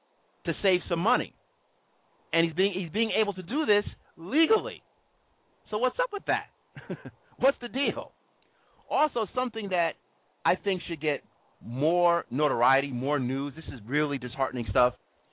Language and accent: English; New York, United States; I have to admit, as a New Yorker, listening to go-go all the time, I didn't necessarily get it at the time